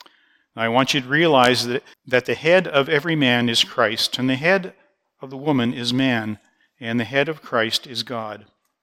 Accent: Canada; I like to make sure there's maple leaves all over my baggage and my jacket and tell everybody I'm a Canadian.

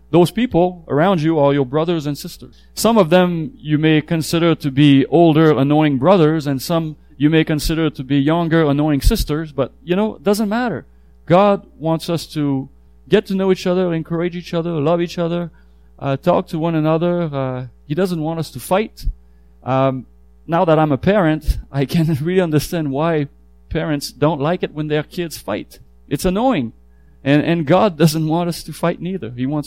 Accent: Quebec, Canada; I come from Quebec. If you didn't know that, well, here you go. I just told you.

